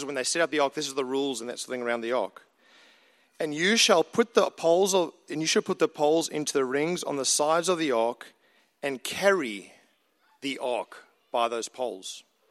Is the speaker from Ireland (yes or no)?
no; South Africa; for us, growing up in South Africa